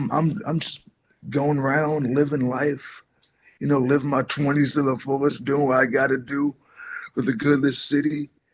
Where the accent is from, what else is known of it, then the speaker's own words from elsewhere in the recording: Washington, District of Columbia, United States; Born and raised in Ward 7, D.C. My mother came here from North Carolina, Kinston.